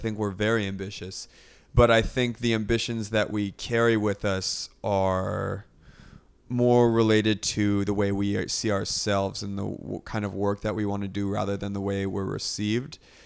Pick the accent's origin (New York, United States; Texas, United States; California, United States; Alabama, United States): California, United States; Los Angeles; We came from Los Angeles, you know, that's our home.